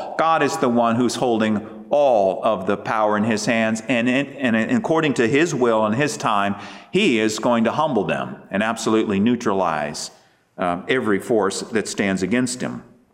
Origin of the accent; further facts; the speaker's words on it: United States; I'm talking in feet, by the way, because I'm an American. Forgive me.